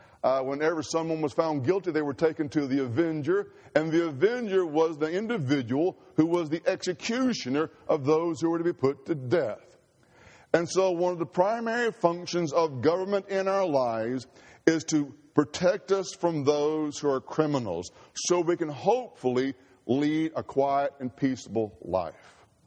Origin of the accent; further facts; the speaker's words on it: Mississippi, United States; One, I'm from Mississippi. Two, I'm an Ole Miss fan.